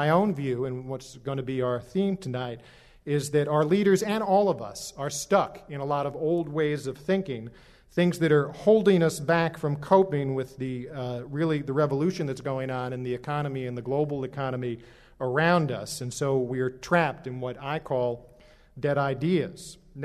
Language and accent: English; Los Angeles, California, United States; remember, I'm from Los Angeles